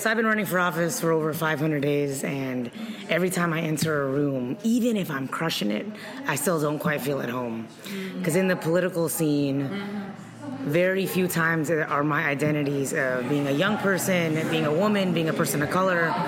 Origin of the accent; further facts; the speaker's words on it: Philippines; now in Minnesota, United States; right away when I moved to Minnesota, I didn't really realize how different my culture could be. I'm Filipina.